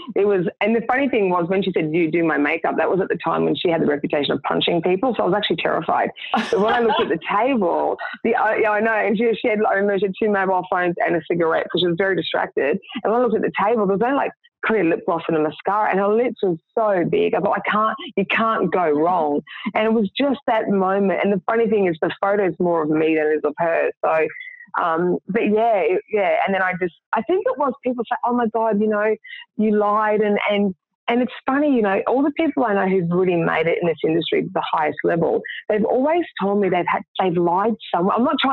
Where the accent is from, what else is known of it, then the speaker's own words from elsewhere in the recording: Brisbane, Queensland, Australia; Okay, well, I'm from Queensland, Brisbane originally.